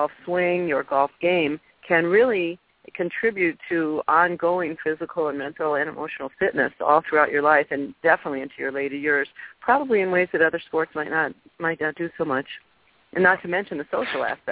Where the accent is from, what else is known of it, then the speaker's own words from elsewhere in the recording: Milwaukee, Wisconsin, United States; I was 7 years old, and I grew up in Milwaukee, Wisconsin, which, believe it or not, is where I am at this very moment.